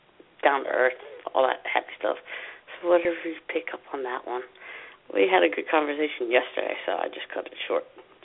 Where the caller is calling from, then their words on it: New Jersey, United States; from New Jersey.